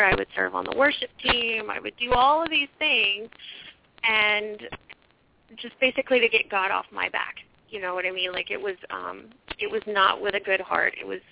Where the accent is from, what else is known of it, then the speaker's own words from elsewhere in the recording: Arkansas, United States; now in New York, United States; born and raised in Arkansas. I skipped around the country a bit after college. And now I live in New York with my husband, Paul.